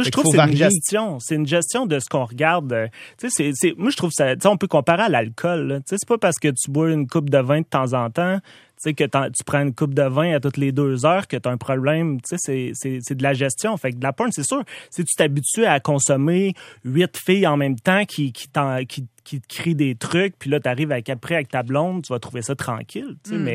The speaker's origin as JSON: {"language": "French", "region": "Quebec", "country": "Canada", "accent": "Abitibi", "said": "avec mon super accent abitibien."}